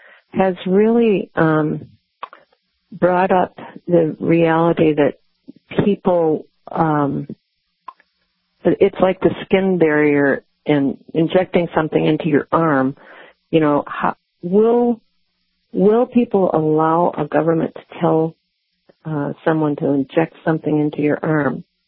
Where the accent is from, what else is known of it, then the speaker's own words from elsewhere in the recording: United States; It was a fantastic breath of fresh air for being an American.